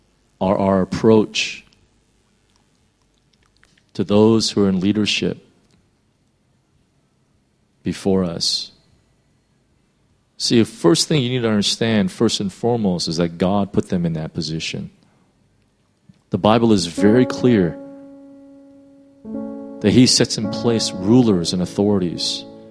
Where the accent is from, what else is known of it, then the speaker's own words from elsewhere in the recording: United States; And if I'm going to be honest, sometimes I'm quite embarrassed as an American.